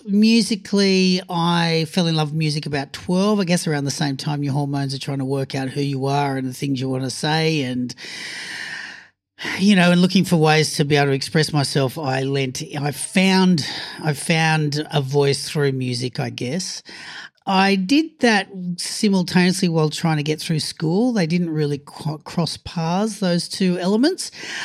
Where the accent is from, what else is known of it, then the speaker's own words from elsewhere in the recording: Sydney, New South Wales, Australia; I grew up in Sydney, Australia, down in the Shire